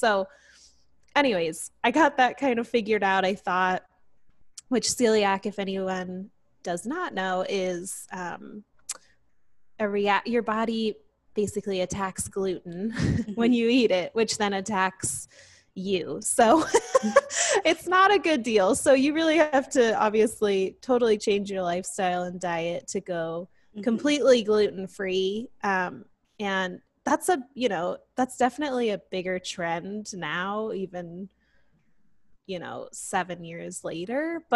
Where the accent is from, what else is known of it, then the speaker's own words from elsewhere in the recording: Seattle, Washington, United States; also born or lived in Colorado / Texas; now in Eagle, United States; So I am from Seattle, Washington. I have moved around quite a bit to Colorado, Texas, and now I am right outside of Boise, Idaho, in a little town called Eagle.